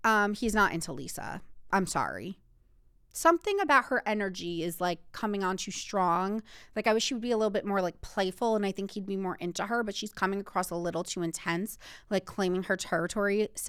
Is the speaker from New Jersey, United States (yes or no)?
yes; New Jersey, United States; I watch Real Housewives of New Jersey because Melissa, Teresa, they're from my hometown, represent.